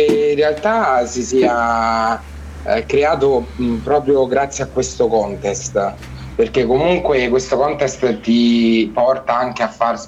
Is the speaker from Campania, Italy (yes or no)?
no; Rome, Lazio, Italy; Ho 23 anni e sono di Roma.